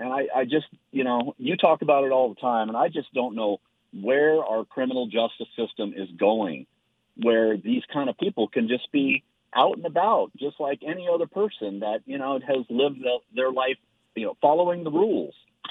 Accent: Carson City, Nevada, United States; I grew up in Carson City in the 70s

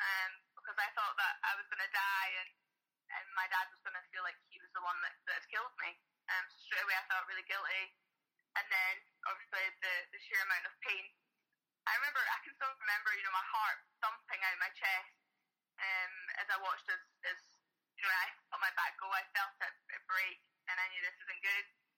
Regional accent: Scotland, United Kingdom; Yeah, I grew up in a really rural place in the Scottish Borders. Kind of the closest well, small village was 3 miles away, and then the closest shop was half an hour away.

